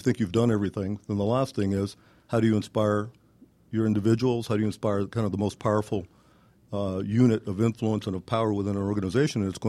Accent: California, United States; moved away as an adult; now in Gwinnett County, United States; Okay, so I'm originally from California. Pretty much all my career in California was as a financial division controller guy. Had about 10 years of experience in California. Had an opportunity to move to Gwinnett County in 1991

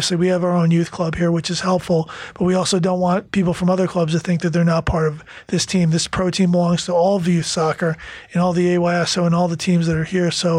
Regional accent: New York City, New York, United States; born there; I was born in the Bronx.

